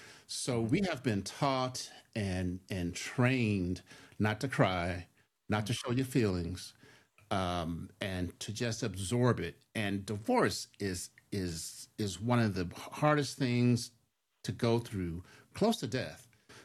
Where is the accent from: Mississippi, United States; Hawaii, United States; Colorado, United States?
Colorado, United States; Colorado Springs; I hail from Colorado Springs, Colorado. And yes, there are black people in Colorado Springs, Colorado.